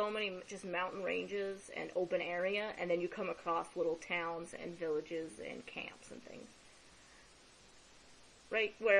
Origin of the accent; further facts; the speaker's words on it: Las Vegas, Nevada, United States; being born and raised in Vegas, I'm like, I've been there.